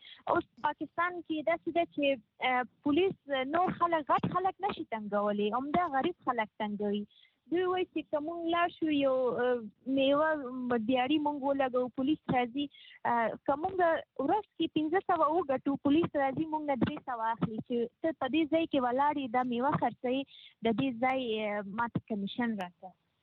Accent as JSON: {"language": "Pashto", "country": "Afghanistan", "said": "ځکه چې موږ خپل افغان یو"}